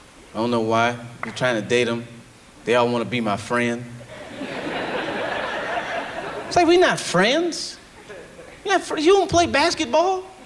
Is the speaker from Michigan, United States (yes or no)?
yes; Detroit, Michigan, United States; now in Los Angeles, United States; I'm from Detroit. I moved out to LA. I live in a van.